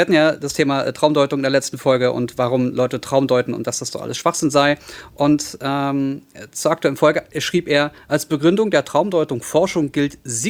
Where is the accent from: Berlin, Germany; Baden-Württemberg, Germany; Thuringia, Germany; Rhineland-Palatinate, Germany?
Berlin, Germany; als Berliner, der in Neukölln groß geworden ist, beziehungsweise 14 Jahre lang gelebt hat